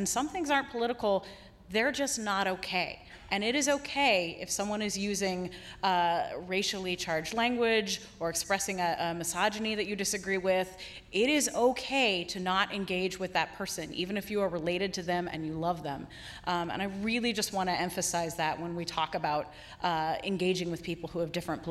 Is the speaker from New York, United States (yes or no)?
no; Kentucky, United States; Well, I'm from Kentucky.